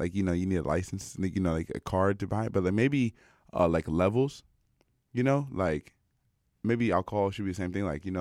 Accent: United States; or even I'm from the States.

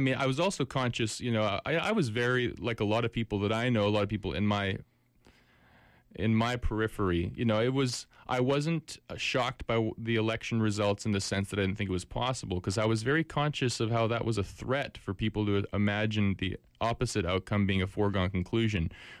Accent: Canada; I'm struck as a Canadian who observes these elections.

